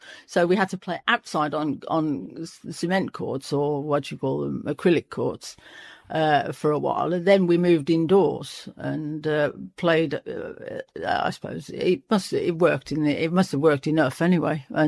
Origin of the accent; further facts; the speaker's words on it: United Kingdom; It was huge here because I'm British, I suppose.